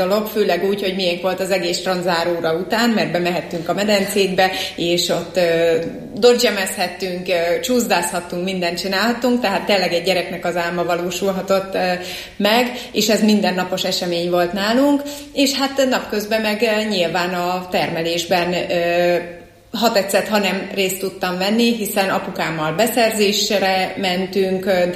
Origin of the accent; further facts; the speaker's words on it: Miskolc, Borsod-Abaúj-Zemplén, Hungary; Törzsgyökeres miskolci vagyok, és szeretem is azt mondani, hogy lokálpatrióta vagyok. Nagyon fontos számomra Miskolc, tényleg avasi gyerekként nőttem fel